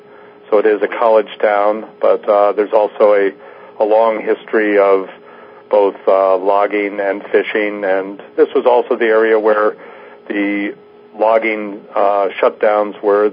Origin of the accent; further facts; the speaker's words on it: East Coast, United States; moved away as an adult; now in Arcata, United States; I grew up on the East Coast and migrated out here to the West Coast in the 60s of all times.